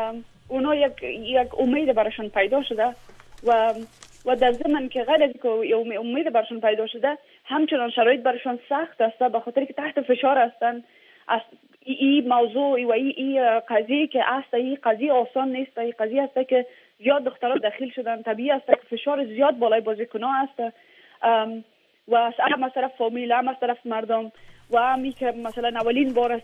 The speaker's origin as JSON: {"language": "Persian", "country": "Afghanistan", "moved": "yes", "said": "ما داخل خود افغانستان نیستم، تقریبا 5-6 سال شده از افغانستان بر آمدیم."}